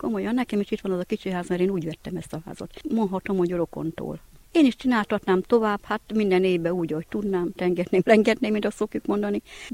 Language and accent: Hungarian; Székelyabod, Mureș County, Romania; also born or lived in Arad; Aradon éltem 45 évet. Itt születtem, itt nevelkedtem, itt vagyok Abbodon.